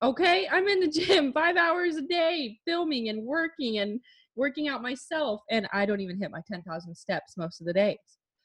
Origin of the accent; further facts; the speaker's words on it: Idaho, United States; I was born and raised in Idaho. So country music was like a big part of my growing up.